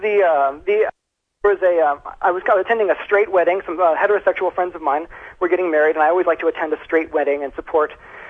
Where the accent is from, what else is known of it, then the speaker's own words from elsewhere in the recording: Texas, United States; And as you know, I'm from Texas.